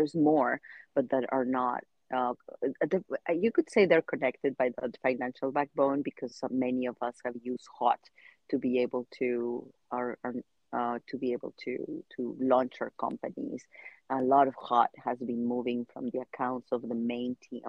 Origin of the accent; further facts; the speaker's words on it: Tepoztlán, Morelos, Mexico; I started a mutual credit currency in my hometown in Tepoztlán that still exists.